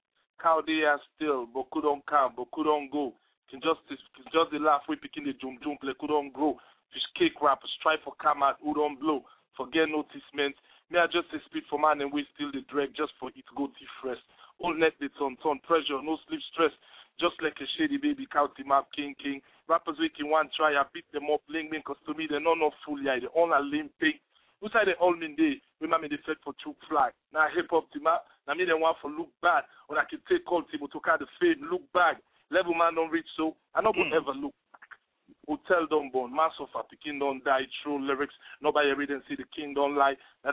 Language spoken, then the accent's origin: English; Sierra Leone; now in United States; I was born and raised there, and I grew up in America, too, you know what I mean? I've been here for a minute